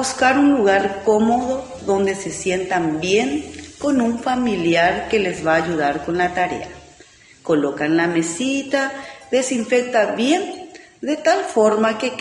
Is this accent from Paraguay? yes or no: yes; Paraguay; Como paraguayo, debemos ser orgullosos de nuestro país